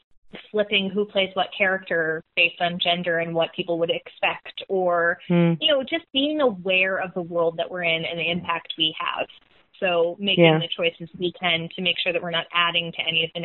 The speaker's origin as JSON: {"language": "English", "region": "Connecticut", "country": "United States", "tie": "born or raised there", "said": "I grew up in Connecticut, so I'm wondering if I might have also gotten those."}